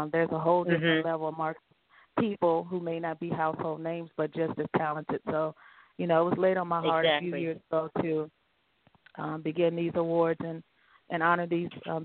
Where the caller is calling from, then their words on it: Charlotte, North Carolina, United States; Hi, this is … calling from Charlotte, North Carolina.